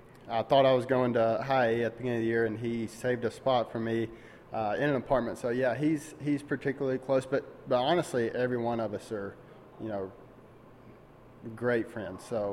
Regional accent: Alabama, United States; I'm from Alabama, so I love to hunt and fish.

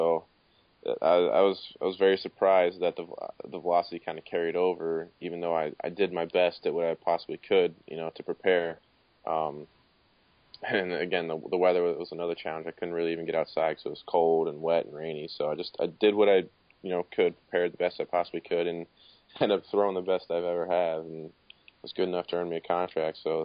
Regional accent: Williamsport, Pennsylvania, United States; And there's a Phillies tryout, open tryout coming up the following month in my hometown, Williamsport, because they have a single A team, the Crosscutters, here in my hometown.

